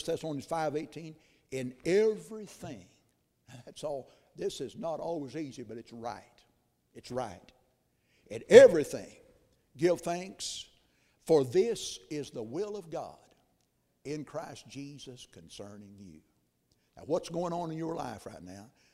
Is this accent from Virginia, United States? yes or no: no; Soddy, Tennessee, United States; I was raised down in Soddy, Tennessee, born and raised in Soddy, Tennessee, 18 miles north of Chattanooga.